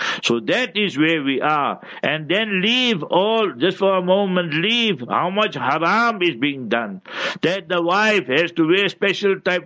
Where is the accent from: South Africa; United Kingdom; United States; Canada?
South Africa; Heidelberg, Gauteng; born there; English is a second language; I was born in Heidelberg, you see, and in that African location. So we had one shop and we had a house.